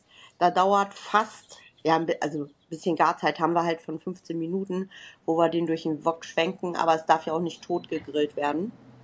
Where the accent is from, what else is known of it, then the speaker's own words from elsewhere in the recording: Hanover, Lower Saxony, Germany; ich komme aus Hannover